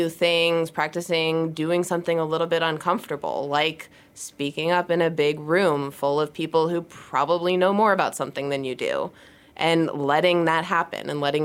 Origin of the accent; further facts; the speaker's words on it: Ohio, United States; So I'm from Ohio, and I grew up doing 4-H, which I know a lot of my students do too.